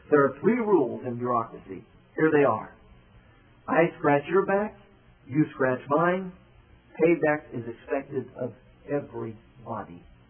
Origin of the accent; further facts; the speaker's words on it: Ohio, United States; I'm not saying this because I'm a federalist from Ohio.